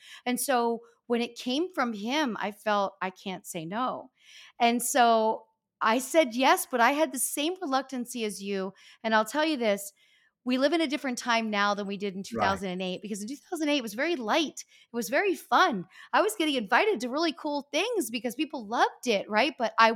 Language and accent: English; Pennsylvania, United States; moved away as an adult; if you remember when I came out from Pennsylvania, I was in my 20s. I'm this young girl, but growing up in the Northeast and also working in the clubs in the Northeast made me tougher.